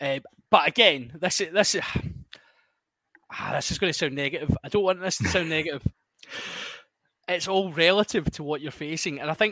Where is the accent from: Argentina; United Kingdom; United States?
United Kingdom; Scotland; We need to, you know, we're Scottish.